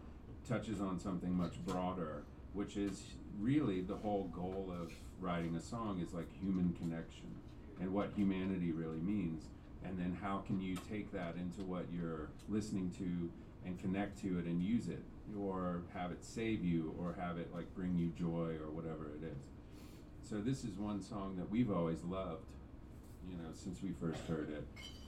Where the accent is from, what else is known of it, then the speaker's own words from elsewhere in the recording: Georgia, United States; We're some dudes. We are from Georgia.